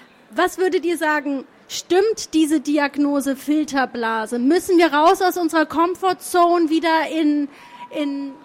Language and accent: German; Hamburg, Germany; Ich komme aus Hamburg, ich spreche Hochdeutsch.